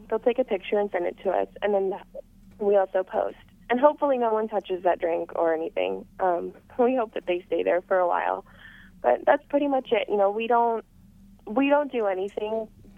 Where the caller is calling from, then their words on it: California, United States; I'm calling from San Diego County, California.